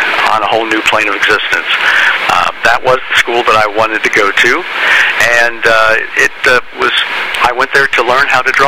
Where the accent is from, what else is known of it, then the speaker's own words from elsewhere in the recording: New Albany, Ohio, United States; also born or lived in Columbus; Well, I'm from Columbus, Ohio. I was born in Columbus and raised in New Albany.